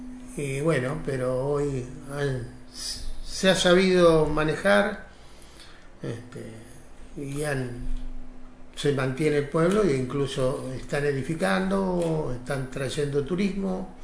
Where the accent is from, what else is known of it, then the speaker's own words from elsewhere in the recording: Buenos Aires, Argentina; born there; Nací en Buenos Aires.